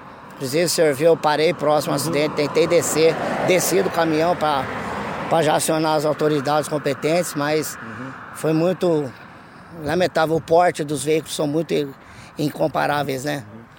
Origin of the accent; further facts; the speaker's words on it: Campinas, São Paulo, Brazil; Eu sou de Campinas.